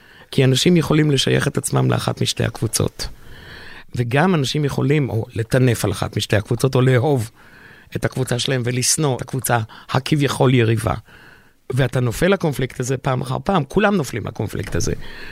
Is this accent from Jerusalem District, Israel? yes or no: no; Ashdod, Southern District, Israel; לשם אנחנו הוסללנו. ואני גדלתי בסביבה של מהגרים, בבלוק ש-47 משפחות מתוכו היו משפחות מצפון אפריקה, ואנחנו.